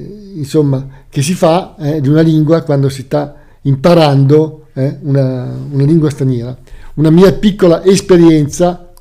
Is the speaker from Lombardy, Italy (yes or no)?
yes; Lombardy, Italy; Io sono lombardo, no? E sono nato non a Milano, ma in un paesino molto piccolo che è nel nord, ad est di Milano, diciamo, no? Ad est di Milano. È un paese appunto molto piccolo, adesso è diventato ovviamente una città più grande